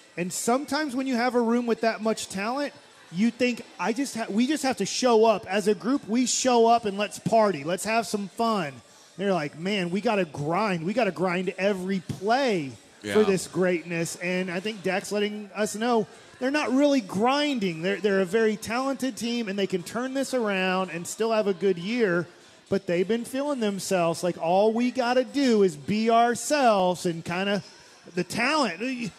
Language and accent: English; Duncanville, Texas, United States; Well, I just figured I'm from Duncanville.